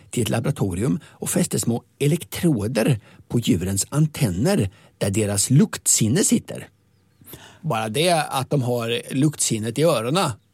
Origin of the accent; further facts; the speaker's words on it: Linköping, Östergötland, Sweden; Jag är ju från Linköpings kommun.